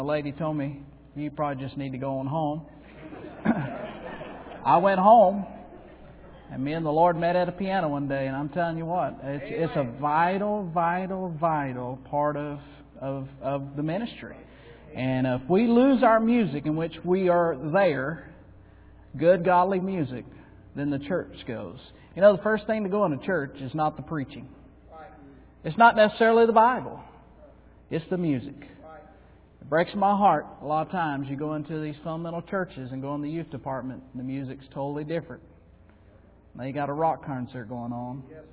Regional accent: Florida, United States; There's going to be floods, as it was in my hometown last week. The state of Florida was flooded out.

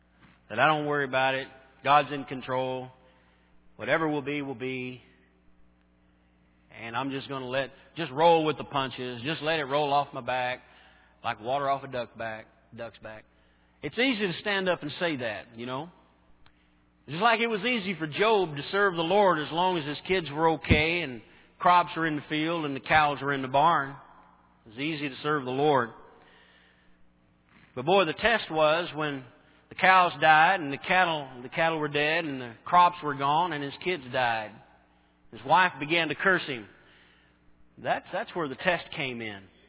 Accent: United States; I'm concerned as an American, but as a Christian, that far outweighs being an American.

